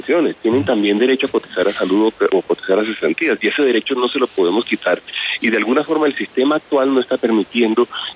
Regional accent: Colombia; Nosotros no podemos estar satisfechos como colombianos

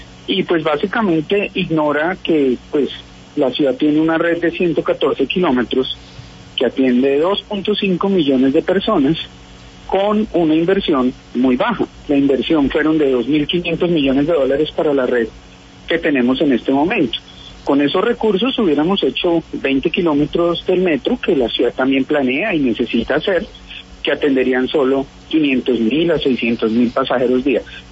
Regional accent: Bogotá, Colombia; mi aspiración como bogotano y persona que vive aquí todos los días

